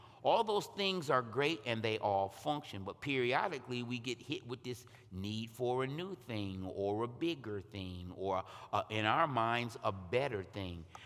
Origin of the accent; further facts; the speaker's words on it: Ohio, United States; now in Michigan, United States; I'm from Ohio, by the way, so hold your booze till the end. I am a Buckeye born and bred, okay? Living behind enemy lines for the last 30 years